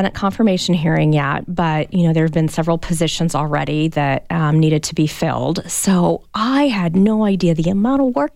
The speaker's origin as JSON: {"language": "English", "town": "Tombstone", "region": "Arizona", "country": "United States", "tie": "born or raised there", "said": "I was. I'm a Tombstone Yellow Jacket alumni."}